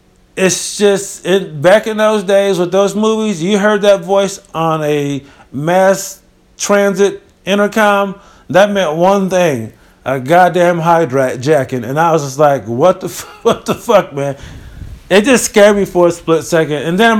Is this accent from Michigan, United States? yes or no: no; Rochester, New York, United States; trip back from Rochester, New York. Had a great time. I gotta tell you, man, that fucking drive to my hometown is brutal, man.